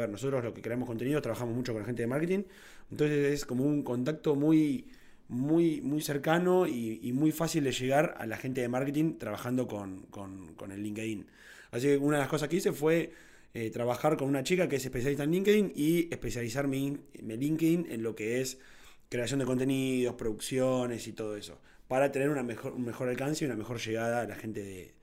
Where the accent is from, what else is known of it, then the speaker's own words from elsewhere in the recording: Tandil, Buenos Aires Province, Argentina; yo soy de Tandil